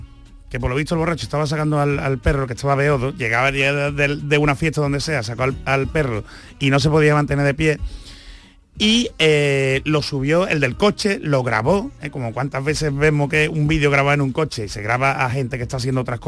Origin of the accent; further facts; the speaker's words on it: Seville, Andalusia, Spain; como sevillano feriante clásico, esto es un poco chocante